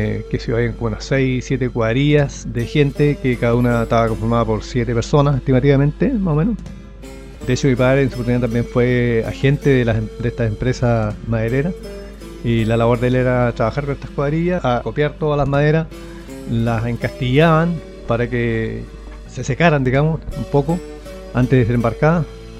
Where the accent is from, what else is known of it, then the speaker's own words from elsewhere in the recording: Riñihue, Los Ríos, Chile; born there; nací en Riñihue, este sector, en el año 1944, por lo tanto, tengo 70 años, ya casi cumplido.